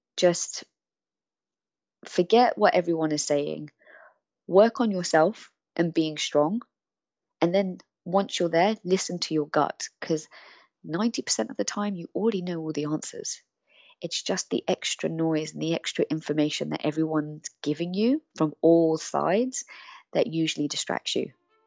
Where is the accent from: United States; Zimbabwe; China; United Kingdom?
China; From my accent, you won't know, but I'm Chinese, and my parents were very focused on me doing academia, which I did.